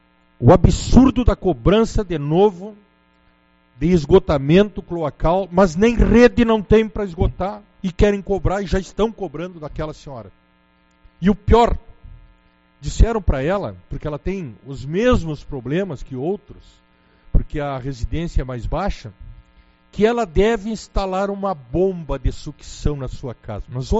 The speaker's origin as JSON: {"language": "Portuguese", "town": "Uruguaiana", "region": "Rio Grande do Sul", "country": "Brazil", "said": "ganhando 2% dos miseráveis que somos nós de Uruguaiana"}